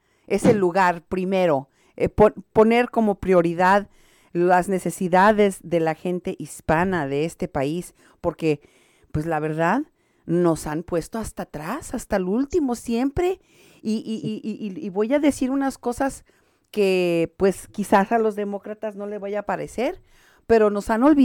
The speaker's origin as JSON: {"language": "Spanish", "country": "Mexico", "said": "Y yo, como mexicana, que he estado votando toda mi vida en este país"}